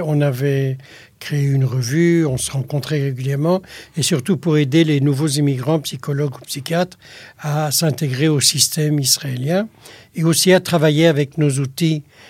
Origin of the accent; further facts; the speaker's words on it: Tunis, Tunis Governorate, Tunisia; born there; Et je suis né à Tunis